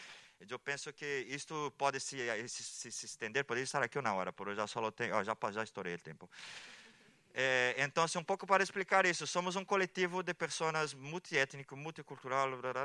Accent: Brazil; Spanish is a second language; now in Spain; Yo soy de Brasil

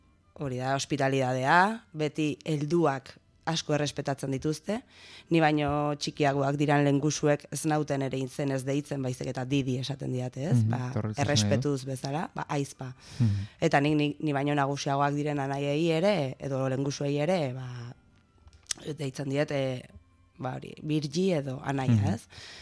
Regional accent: Pamplona, Navarre, Spain; born there; Ni Iruñan jaio nintzen, eta nire ama Gipuzkoarra da, nire aita indiarra da, eta ni Nafarra naiz.

